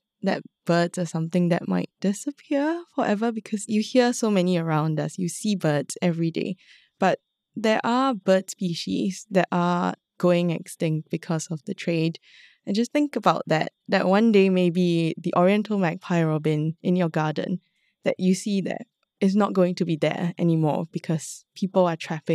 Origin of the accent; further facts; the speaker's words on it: Singapore; now in Malaysia; I'm from Singapore. I'm currently based in Malaysia.